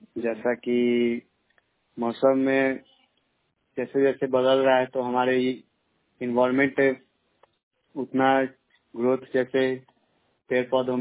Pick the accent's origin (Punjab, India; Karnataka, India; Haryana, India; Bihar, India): Bihar, India; Sonpur; मैं सोनपुर से हूँ।